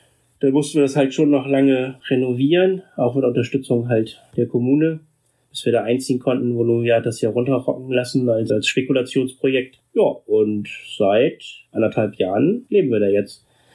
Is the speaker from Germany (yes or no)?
yes; Bremen, Germany; ich bin 1972 in Bremen geboren und bin in so einer ziemlich kaputten Familie aufgewachsen